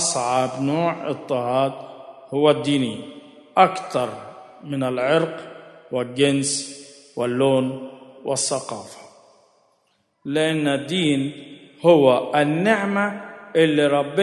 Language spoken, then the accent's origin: Arabic; Upper Egypt, Egypt; في الجنازات عندنا في الصعيد بيقولوا مثل حلو قوي